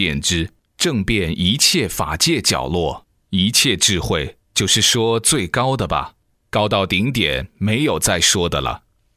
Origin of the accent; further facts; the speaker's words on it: Sichuan, China; 后几年住在我的家乡，在雾中山建立的庙宇。